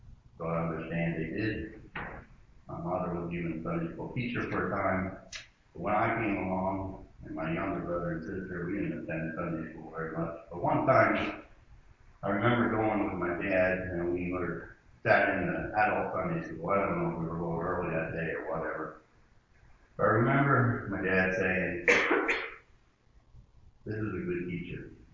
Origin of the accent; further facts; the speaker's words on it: Wernersville, Pennsylvania, United States; I grew up in Ames Church down there in Wernersville. Most of … are buried down there.